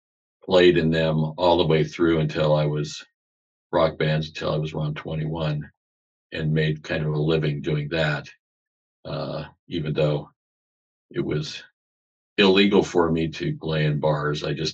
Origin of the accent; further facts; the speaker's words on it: Canton, Ohio, United States; born there; Well, I was born in Ohio, Canton, Ohio. Mm-hmm. It's over by 50 miles below Cleveland.